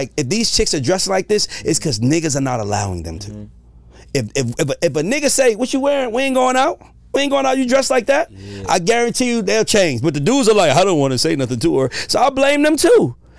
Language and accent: English; Atlanta, Georgia, United States; Nah, Atlanta's beautiful, brother. Uh-huh. I'm from Atlanta.